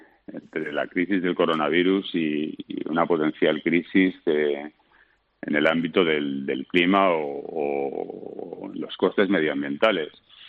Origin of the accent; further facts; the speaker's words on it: Valencian Community, Spain; estoy casi 40 días de confinamiento en Castellón, en mi pueblo, que es, bueno, donde tengo toda mi familia